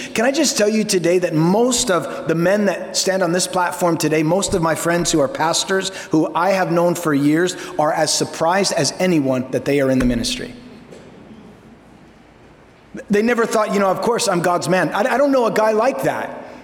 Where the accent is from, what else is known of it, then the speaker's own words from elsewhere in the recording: Costa Mesa, California, United States; I even had, growing up in Costa Mesa, I had one of Chuck's pulpits that he didn't want anymore. And when we moved out to Florida, I said, we're taking the pulpit.